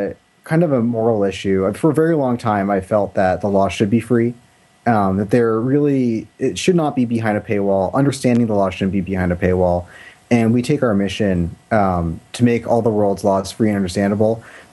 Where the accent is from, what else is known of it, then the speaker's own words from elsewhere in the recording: Sunnyvale, California, United States; Yeah, I grew up here. I grew up in Sunnyvale, actually.